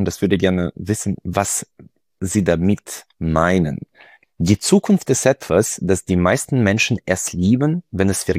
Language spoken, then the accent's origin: German; Freiburg, Baden-Württemberg, Germany; ich bin ja selbst aus Freiburg